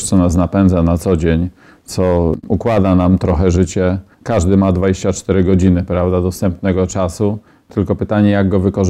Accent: Stawiszyn, Greater Poland Voivodeship, Poland; pochodzę ze Stawiszyna. W Stawiszynie, że tak powiem, uczyłem się, pobierałem edukację, a wieś Berginki to jest moja rodzinna wieś.

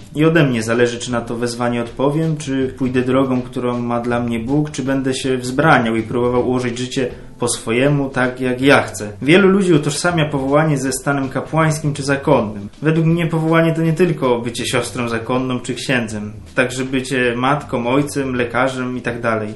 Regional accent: Ostrzeszów, Greater Poland Voivodeship, Poland; pochodzę z parafii pod wezwaniem świętej Jadwigi Królowej w Ostrzeszowie, jestem na trzecim roku.

